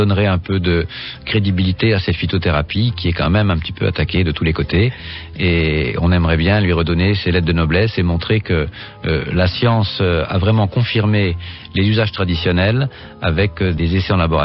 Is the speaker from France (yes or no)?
yes; Grand Est, France; Et une autre plante qu'on trouve chez nous en Lorraine, d'ailleurs dans toute la France